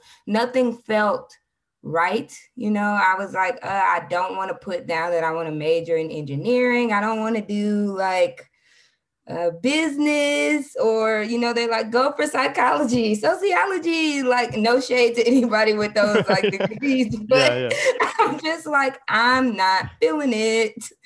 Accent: Huntsville, Alabama, United States; And I lived in Alabama. So I'm from Alabama, Huntsville.

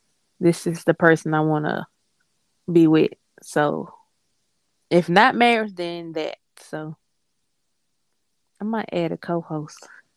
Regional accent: Mississippi, United States; I'm not from New Orleans. I'm from Mississippi. I just happen sometimes that New Orleans, it comes through when I'm talking.

